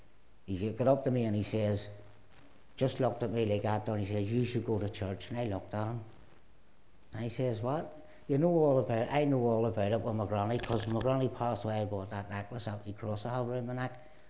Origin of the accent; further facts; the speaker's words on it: Belfast, Northern Ireland, United Kingdom; I was born and reared in the Shankill. And growing up in the Shankill, it was a troubles was going on.